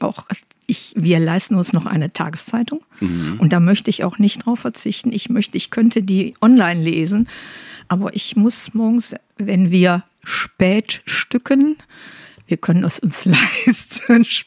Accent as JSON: {"language": "German", "town": "Oberhausen", "region": "North Rhine-Westphalia", "country": "Germany", "tie": "born or raised there", "said": "Ich komme aus Osterfeld, tiefstes Zechengebiet, mein Opa war im Pütt und wir haben auch in einer Zechenwohnung gewohnt."}